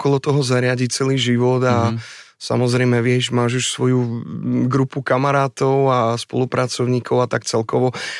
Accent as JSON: {"language": "Slovak", "town": "Košice", "region": "Košice Region", "country": "Slovakia", "lives_now": "Prague, Czechia", "said": "Ja som Košičan, áno, áno."}